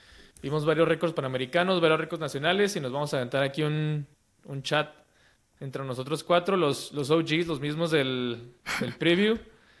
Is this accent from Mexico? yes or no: yes; Mexico; pues no nomás somos mexicanos